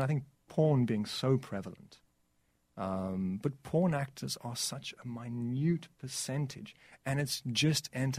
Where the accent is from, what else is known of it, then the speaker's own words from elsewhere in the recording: South Africa; I'm from South Africa, so this was a way for me to try and give back to the country that gave me so much.